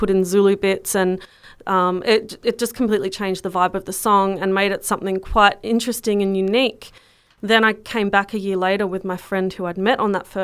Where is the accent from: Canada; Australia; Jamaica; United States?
Australia; Tasmania; I'm from Tasmania, so I'm used to much cooler weather, but I've lived in very hot climates